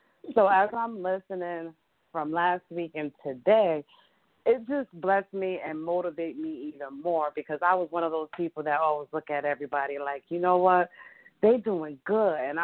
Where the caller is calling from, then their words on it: Windsor, Connecticut, United States; I'm calling from Windsor, Connecticut.